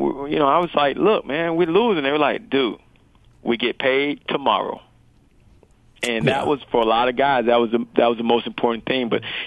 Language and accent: English; Ocala, Florida, United States; And I grew up in Ocala, Gainesville, and I didn't like the Dolphins.